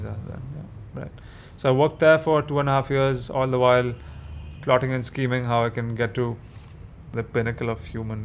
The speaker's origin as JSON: {"language": "English", "town": "Mumbai", "region": "Maharashtra", "country": "India", "tie": "born or raised there", "said": "Yes, I grew up in Bombay and went to a couple of ICSE schools around in Bandra and in Juhu. And then I got admitted into Jai Hind College."}